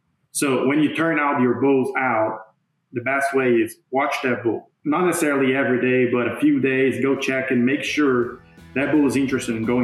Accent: Brazil; So I'm originally from Brazil.

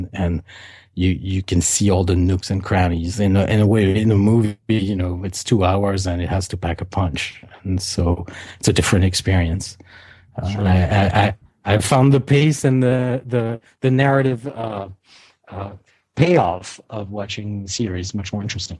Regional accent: Paris, Île-de-France, France; I was a kid. I was 8 years old and was growing up in Paris.

